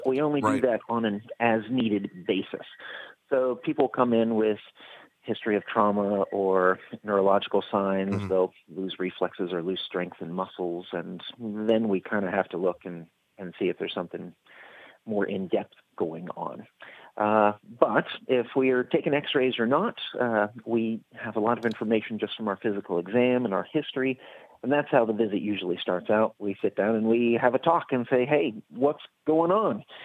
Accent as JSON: {"language": "English", "region": "Florida", "country": "United States", "moved": "as an adult", "lives_now": "Australia", "said": "Brisbane would be the biggest city there, and spent the last 16 years there because I'm from Florida and I like the tropics or the subtropics."}